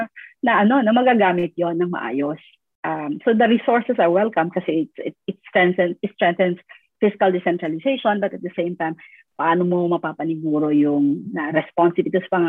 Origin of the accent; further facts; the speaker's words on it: Mindanao, Philippines; And I'm for federalism because I'm a Mindanaoan.